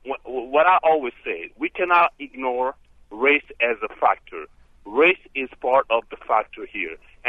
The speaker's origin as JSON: {"language": "English", "country": "Germany", "tie": "born or raised there", "also_born_or_lived": "France", "second_language": "English", "lives_now": "United States", "said": "I grew up in East Germany."}